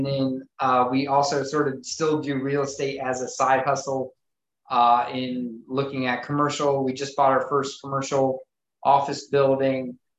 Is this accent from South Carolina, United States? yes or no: yes; South Carolina, United States; now in Ohio, United States; I grew up in South Carolina, but my family's from Ohio, so eventually we made our way back to Ohio. I've been here since maybe 2000.